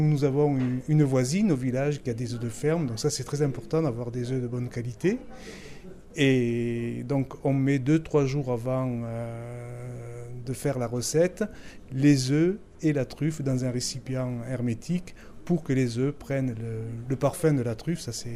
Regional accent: Tunisia; born there; Donc, personnellement, je suis né en Tunisie.

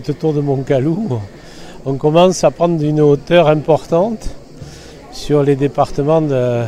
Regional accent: Nouvelle-Aquitaine, France; Partout où je vais, quand je parle de... Je dis, je viens du Périgord.

